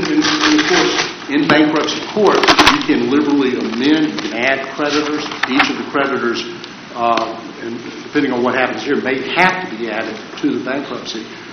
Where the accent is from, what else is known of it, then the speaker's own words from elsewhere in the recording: Danville, Virginia, United States; I'm an attorney from Danville, Virginia